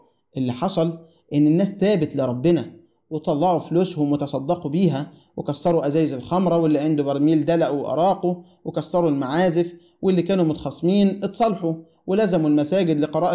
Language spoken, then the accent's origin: Arabic; Egypt; وإحنا كمصريين عندنا مثل بيقول محدش بيموت من الجوع